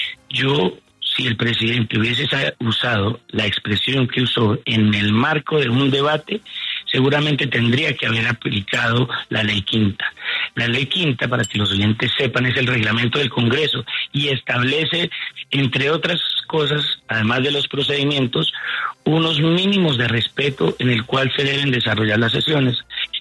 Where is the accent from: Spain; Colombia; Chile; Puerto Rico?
Colombia; Boyacá; como buen trabajador boyacense que soy